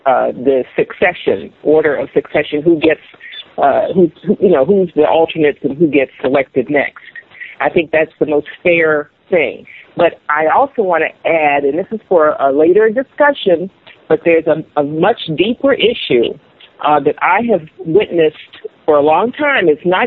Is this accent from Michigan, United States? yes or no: no; Washington, District of Columbia, United States; and I'm from Washington, this is my hometown